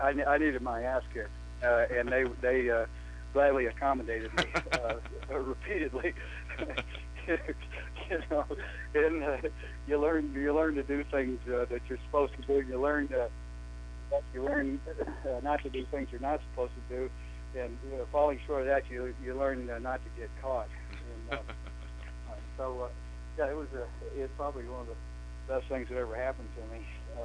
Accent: Dallas, Texas, United States; also born or lived in Gainesville, Georgia, United States / New Iberia, Louisiana, United States; Mostly in Dallas, Texas.

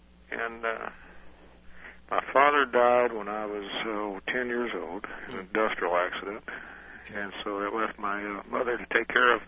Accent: Jeffersonville, Indiana, United States; I was born in Jeffersonville, Indiana, which is the county seat of Clark County. That's where I live right now.

